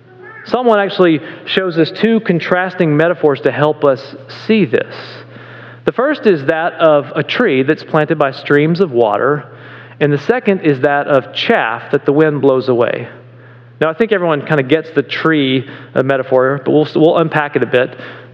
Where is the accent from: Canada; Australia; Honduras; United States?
United States; the South; Like where I grew up in the South, where it gets insanely hot and sometimes really dry